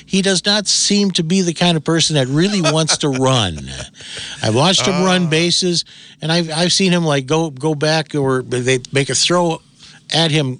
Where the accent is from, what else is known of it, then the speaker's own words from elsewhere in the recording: Milwaukee, Wisconsin, United States; growing up in Milwaukee, gosh, I was absolutely spoiled. In fact, we could actually watch UHF, you know, right. Channel 18 back then.